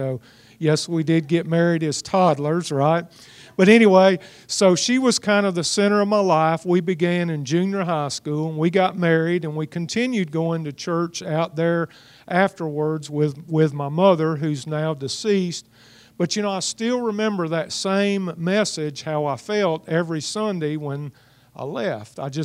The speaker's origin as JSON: {"language": "English", "town": "Mobile", "region": "Alabama", "country": "United States", "tie": "born or raised there", "said": "I grew up in Mobile, Alabama, and that was where I had begun attending a denominational church."}